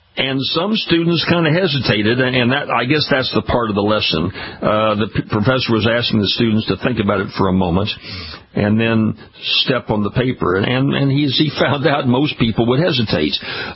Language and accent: English; Louisiana, United States; It happens down in my home state of Louisiana.